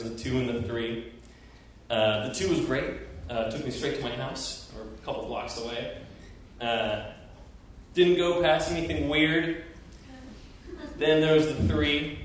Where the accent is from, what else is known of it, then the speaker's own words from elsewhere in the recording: Seattle, Washington, United States; So I grew up in Seattle, and I don't want to say my parents were overprotective